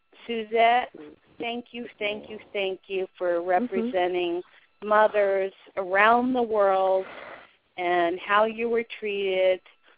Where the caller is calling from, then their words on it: New Mexico, United States; New Mexico.